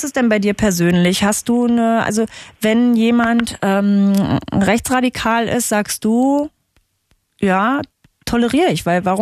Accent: Magdeburg, Saxony-Anhalt, Germany; aus Magdeburg rufst du an, meiner alten Heimat.

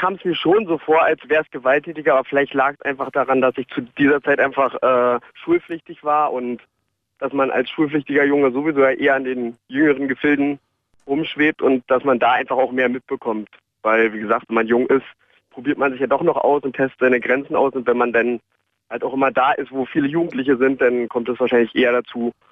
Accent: Berlin, Germany; Ich wohne jetzt in Niederschönhausen. Ich komme nicht aus Niederschönhausen, ich komme eigentlich aus Berlin-Tegel, also Reinickendorf.

